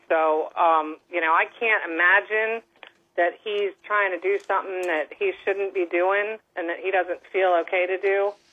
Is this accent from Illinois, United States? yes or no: yes; Chicago, Illinois, United States; I grew up in Chicago, and I moved down here to Florida, and I bought my house.